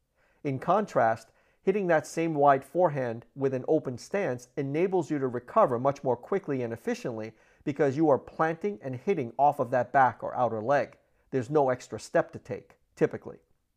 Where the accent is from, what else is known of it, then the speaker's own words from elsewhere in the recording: Minneapolis, Minnesota, United States; Exercising in cold weather does not bother me much as I grew up in Minneapolis